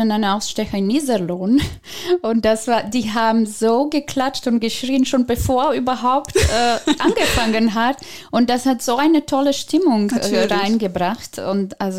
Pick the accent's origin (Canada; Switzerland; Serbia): Serbia; Belgrade, City of Belgrade; German is a second language; Also ich habe einmal tatsächlich in meiner Heimatstadt in Belgrad gastiert, leider nur einmal.